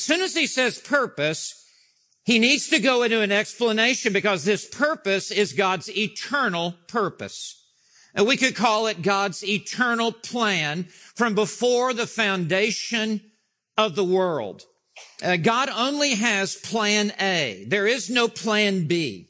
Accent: Memphis, Tennessee, United States; When I was a young boy, I grew up in Memphis, Tennessee. My father was a professor in medical school, and we moved there when I had just finished my seventh grade.

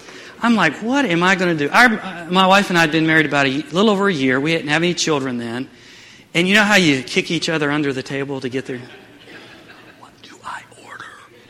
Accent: the South, United States; And I grew up in the South. You know, we ate that American food

